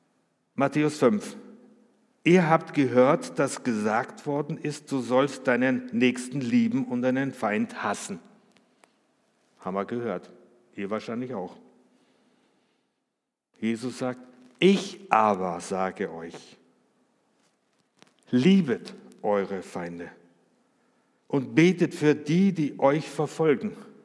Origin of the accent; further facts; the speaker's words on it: Austria; Ich, wie ihr vielleicht wisst von früher oder was, ich bin Österreicher, ne? Und ich habe in Österreich Wehrdienst verweigert.